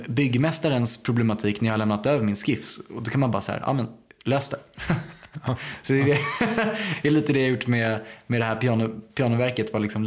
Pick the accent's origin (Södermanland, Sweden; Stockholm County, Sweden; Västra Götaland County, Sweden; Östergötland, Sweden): Stockholm County, Sweden; Bromma; en granne där jag växte upp i Bromma